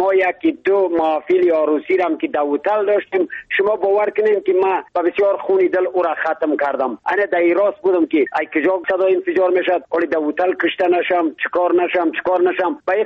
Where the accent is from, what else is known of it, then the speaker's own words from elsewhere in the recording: Badakhshan, Afghanistan; چون خودم پامیری هستم، از پامیری بدخشان افغانستان هستم.